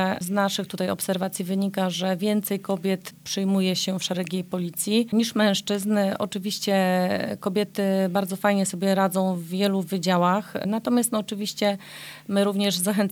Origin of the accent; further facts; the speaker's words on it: Lubań, Lower Silesian Voivodeship, Poland; Ja pochodzę z Lubania, natomiast moi rodzice pochodzą, mój tato z okolicy Brzegu, natomiast moja mama pochodzi z Baranowic na Białorusi, stamtąd pochodzi tato mojej mamy.